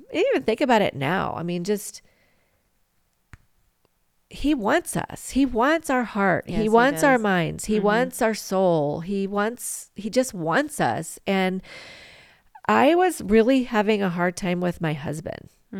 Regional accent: United States; I'm American. I'm American.

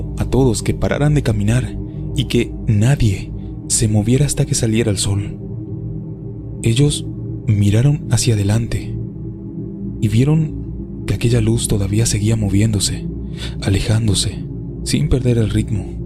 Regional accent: Santa Cruz de Juventino Rosas, Guanajuato, Mexico; Soy de Santa Cruz de Juventino Rosas, que está en el estado de Guanajuato. Es un lugar con muchas historias de brujas.

